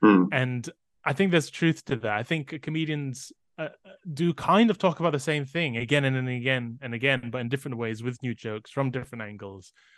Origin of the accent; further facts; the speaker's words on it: Malaysia; now in United Kingdom; So now I'm looking at my Malaysian memories from as a British person, whereas I used to look at British life as a Malaysian person.